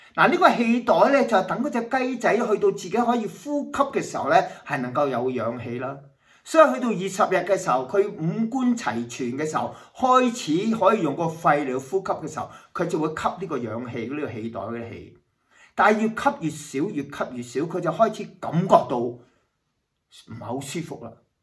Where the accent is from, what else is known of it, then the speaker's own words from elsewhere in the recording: Hong Kong; moved away; 我以前咧喺香港嘅時候，幫爸爸媽媽咧係喺個農場，我哋喺農場出生嘅。